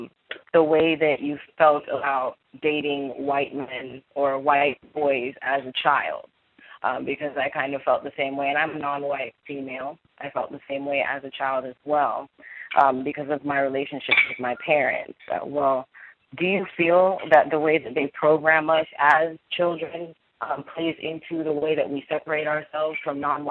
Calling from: Miami, Florida, United States; I'm calling from Miami.

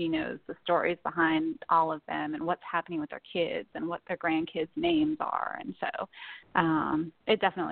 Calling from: North Carolina, United States; Well, I am calling from the Blue Ridge Mountains in western North Carolina, and if you haven't been out this way, they really do look blue.

